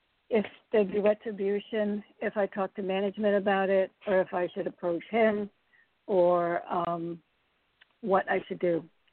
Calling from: Connecticut, United States; I'm calling from Connecticut.

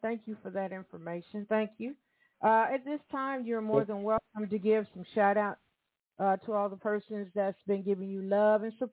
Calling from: Evansville, Indiana, United States; Now, I'm calling from Evansville, Indiana, and we're small town folks down here, southern state.

